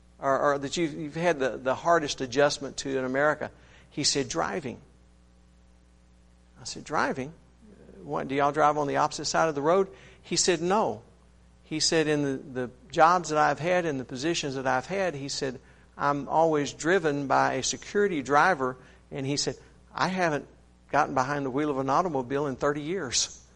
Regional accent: Texas, United States; I'm from Texas. I got a whole different culture from you people.

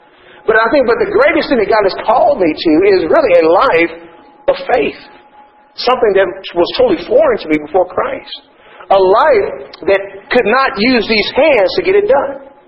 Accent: Texas, United States; I can remember as a kid growing up in Texas and seeing these big tall trees have been around for ages and ages and ages.

